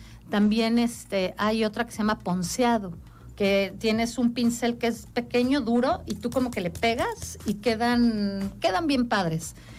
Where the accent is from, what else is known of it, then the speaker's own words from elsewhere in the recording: Mexico City, Mexico; Yo soy de la Ciudad de México, okay, y empecé a pintar allá